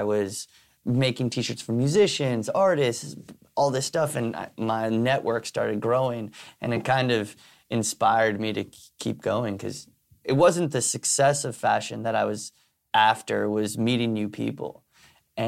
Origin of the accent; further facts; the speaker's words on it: New York City, New York, United States; growing up in New York City, my vision of what New York City was hustling. And so like my mom coming here from Spain and trying to make it as like a artist person, and then my dad coming here from Ireland